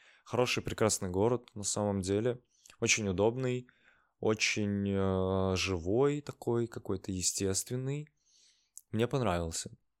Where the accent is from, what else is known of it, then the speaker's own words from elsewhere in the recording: Minsk, Belarus; наслаждался Минском, моим любимым городом, одним из точно, моим родным городом.